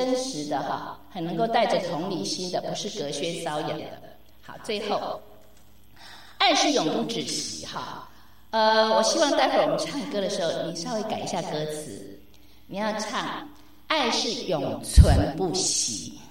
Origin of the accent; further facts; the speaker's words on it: Taiwan; 我最要好的在台湾从小一起长大的最要好最要好的知心朋友